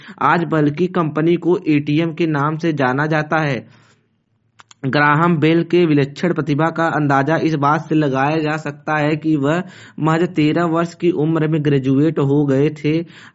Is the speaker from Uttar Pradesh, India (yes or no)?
yes; Jaunpur, Uttar Pradesh, India; मैं जौनपुर के उत्तर प्रदेश का निवासी हूँ।